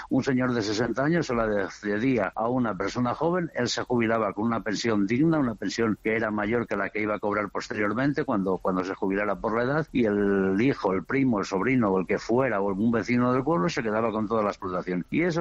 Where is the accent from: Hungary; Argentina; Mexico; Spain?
Spain; La Bóveda de Toro, Castile and León; Mira, yo te pondría como ejemplo en la bóveda de Toro, que es mi pueblo